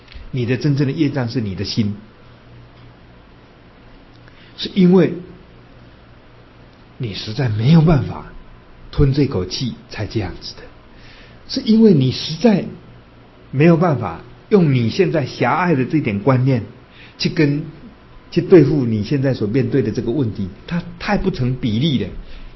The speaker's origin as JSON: {"language": "Chinese", "region": "Yilan County", "country": "Taiwan", "said": "我在想以前呢，我是宜兰人，我常常都这么想"}